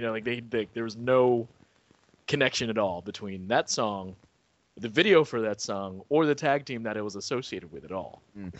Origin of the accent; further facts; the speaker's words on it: Philadelphia, Pennsylvania, United States; And growing up in Philadelphia also, you just a big chunk of my high school years was just going down to the ECW arena too.